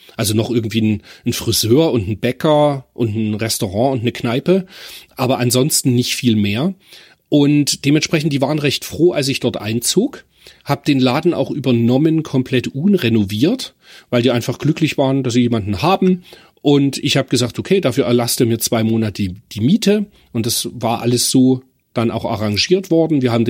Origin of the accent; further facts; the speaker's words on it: Germany; Man muss wissen, ich bin in der DDR aufgewachsen.